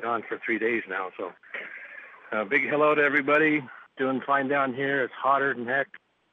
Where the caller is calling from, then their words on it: Seattle, Washington, United States; I don't know if my family got on or not, but I'm calling from Seattle.